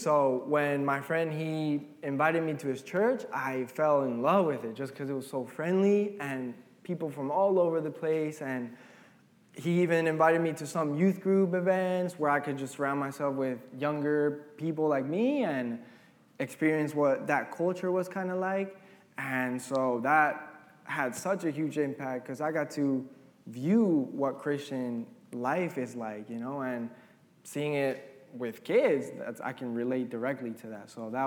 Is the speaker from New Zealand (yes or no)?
no; Argentina; now in United States; But before that, I grew up in Argentina